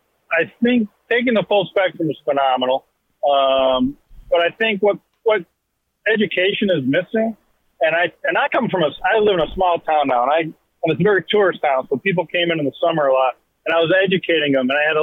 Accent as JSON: {"language": "English", "town": "Chicago", "region": "Illinois", "country": "United States", "said": "So I'm from the Chicago area at the time."}